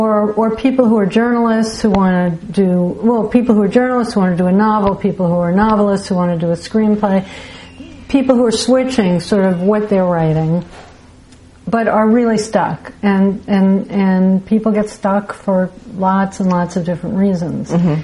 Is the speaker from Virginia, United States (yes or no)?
no; New York City, New York, United States; I grew up in New York City, and then I ended up here sort of like people do, by accident. Spent, 16 years here, raised my kids here.